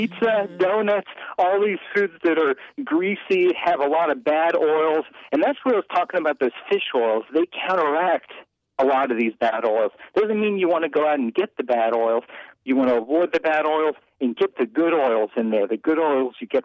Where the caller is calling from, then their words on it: Baltimore, Maryland, United States; I'm in Baltimore, Maryland.